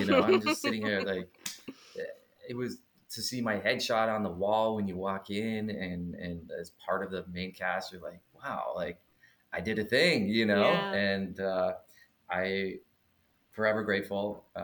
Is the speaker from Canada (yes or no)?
yes; Canada; I didn't think as a Canadian actor that opportunities like this don't really happen.